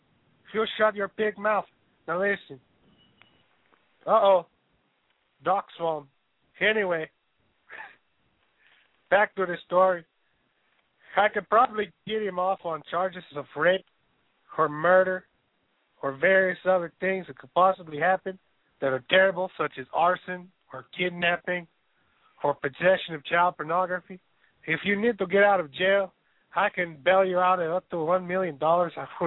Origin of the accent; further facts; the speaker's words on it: Guatemala; now in United States; I do not need to flee to my home country of Guatemala.